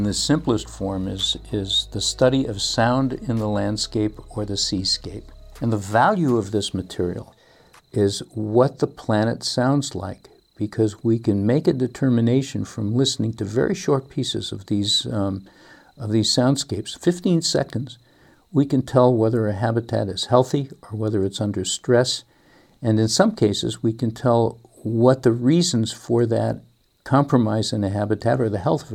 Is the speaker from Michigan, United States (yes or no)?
yes; Detroit, Michigan, United States; I grew up in Detroit. And for punishment, my parents would send me to my tiny room in the back of our small house.